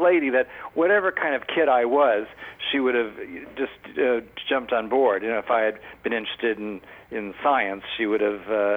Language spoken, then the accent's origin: English; New York City, New York, United States; You know, growing up in New York City, if you're stage struck, is fantastic.